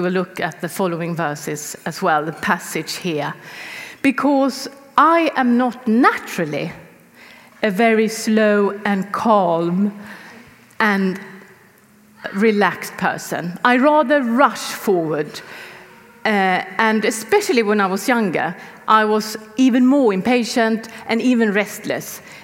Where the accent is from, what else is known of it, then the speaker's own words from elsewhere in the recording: Sweden; English is a second language; It's translated to Swedish, which I am from Sweden.